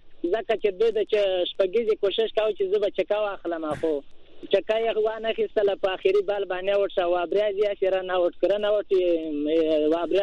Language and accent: Pashto; Quetta, Balochistan, Pakistan; کوټه چې بیا کوم ده زم خپل علاقې ده کنه نو زه خو خپل په کوټه باندې خوشاله یم